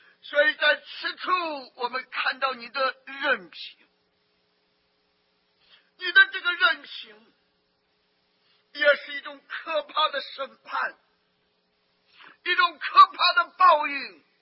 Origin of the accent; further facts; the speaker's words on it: China; 有的时候我们中国人讲，这人真邪啊，明知故犯